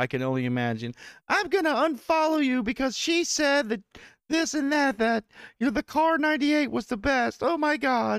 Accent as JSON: {"language": "English", "town": "Naples", "region": "Florida", "country": "United States", "said": "I'm not from Miami. I'm from Naples, actually, so you failed on that one, dude."}